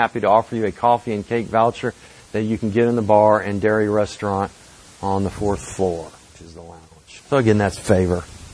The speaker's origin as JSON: {"language": "English", "town": "Dallas", "region": "Texas", "country": "United States", "said": "because he and I were both from Dallas. I told him I was from Dallas, Texas, too."}